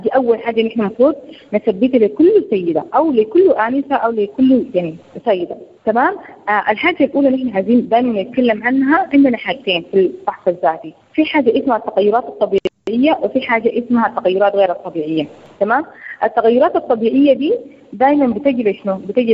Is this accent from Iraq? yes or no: no; Sudan; عشان كده نحن سنويا عندنا في السودان مجموعة من المبادرات والمنظمات